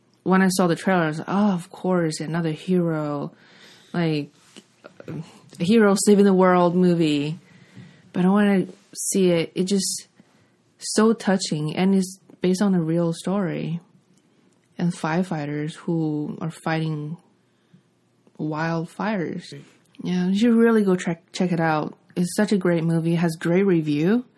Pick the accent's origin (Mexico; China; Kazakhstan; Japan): China; English is a second language; moved away as an adult; now in Los Angeles, United States; I'm a filmmaker now based in LA, but I'm from China. I came here like 7 years ago for film school.